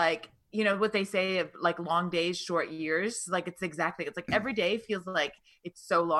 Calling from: Toronto, Ontario, Canada

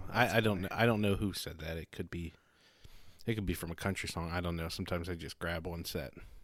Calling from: Maryland, United States; From the kind of mild weather here in Maryland today.

